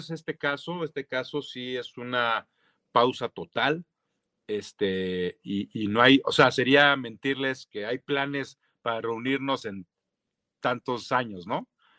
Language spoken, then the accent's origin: Spanish; Ciudad Satélite, State of Mexico, Mexico; Sí, yo soy de Satélite, vivo aquí en Lomas Verdes.